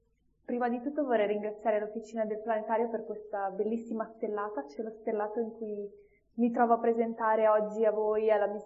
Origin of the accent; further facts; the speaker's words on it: Milan, Lombardy, Italy; Sono di Milano e quindi questo fa questa serata per me una serata molto speciale essere